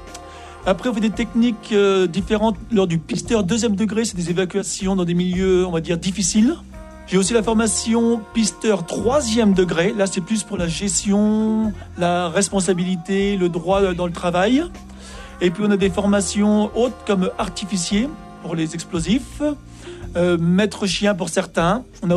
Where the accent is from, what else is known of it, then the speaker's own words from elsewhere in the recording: Normandy, France; Je suis normand